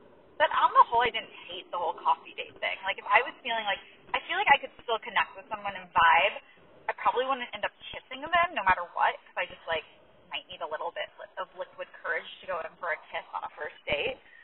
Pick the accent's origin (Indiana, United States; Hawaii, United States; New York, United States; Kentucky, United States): Kentucky, United States; Oh, and when I told him I was from Kentucky, his response was, like, oh, the Midwest?